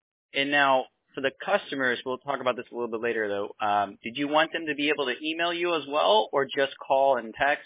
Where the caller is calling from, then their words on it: Tampa, Florida, United States; So I live in Tampa, Florida.